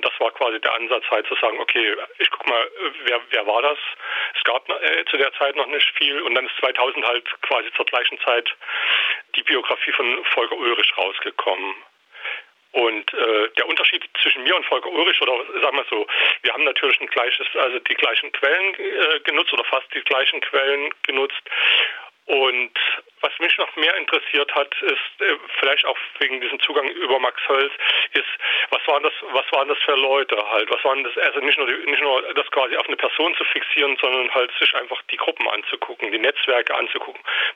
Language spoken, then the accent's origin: German; Zwickau, Saxony, Germany; ich komme ursprünglich aus Zwickau